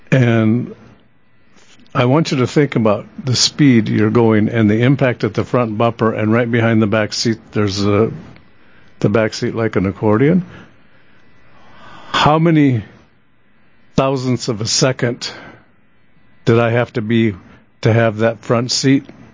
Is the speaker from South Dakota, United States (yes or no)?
yes; South Dakota, United States; We're from South Dakota. You know, we're hayseeds blown in off the prairie where you can see for 50 miles.